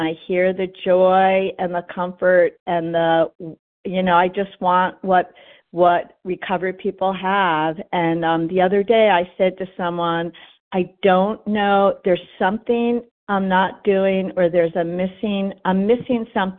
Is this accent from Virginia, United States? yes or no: yes; Virginia, United States; I'm from Southwest Virginia.